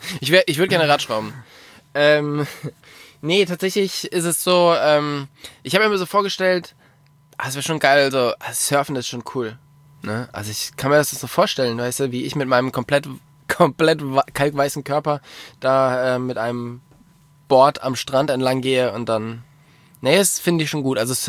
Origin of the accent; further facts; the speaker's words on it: Germany; funktioniert bei uns zu Hause in Deutschland, ja, da kenne ich die Fische, da kenne ich das Wasser, funktioniert.